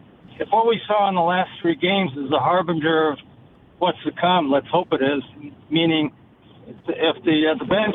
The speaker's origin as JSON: {"language": "English", "town": "Boston", "region": "Massachusetts", "country": "United States", "said": "We're from the Boston area together."}